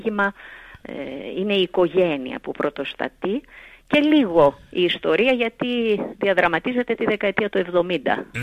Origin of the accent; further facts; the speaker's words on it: Platanias, Thessaly, Greece; Το οποίο διαδραματίζεται στον Πλατανιά του Νοτιού Πηλίου, που είναι